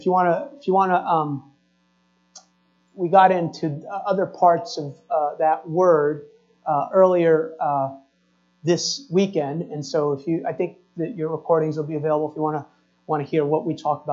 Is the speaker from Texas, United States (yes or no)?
no; New York, United States; I grew up outside New York City, so you understand that humor.